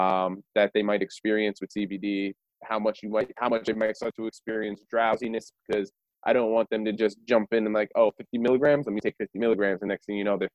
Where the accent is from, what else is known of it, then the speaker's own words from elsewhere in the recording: Parsippany, New Jersey, United States; We're from Parsippany, New Jersey, so even closer to even just as close to Montclair.